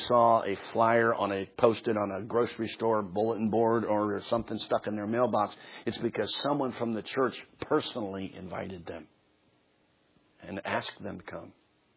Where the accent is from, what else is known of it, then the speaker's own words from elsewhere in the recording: Philadelphia, Pennsylvania, United States; and I was raised in Philadelphia, and I know how to get to Baltimore